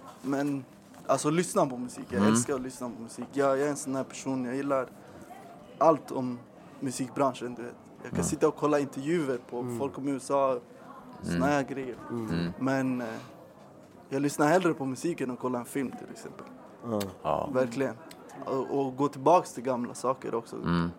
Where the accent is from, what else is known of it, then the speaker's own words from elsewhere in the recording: Chile; Swedish is a second language; Det är för svårt för att jag kommer från Chile